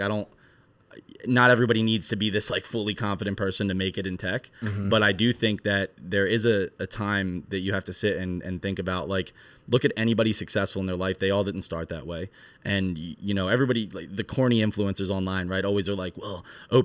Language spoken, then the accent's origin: English; New Jersey, United States; So I'm from Philadelphia, South Jersey, but you're basically a diet Philadelphian when you live in South Jersey.